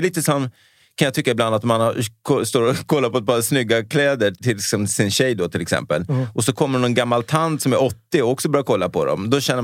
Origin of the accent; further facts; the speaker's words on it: Sweden; på att hon är från Serbien och jag är liksom Balkan och jag är svensk.